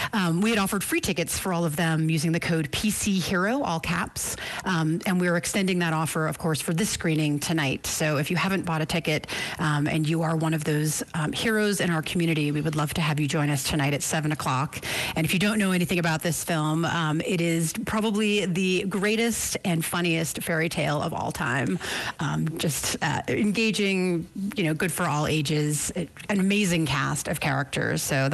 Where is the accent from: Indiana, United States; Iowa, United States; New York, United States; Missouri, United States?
New York, United States; And it's a story set in the Dominican neighborhood of Washington Heights, New York, my hometown.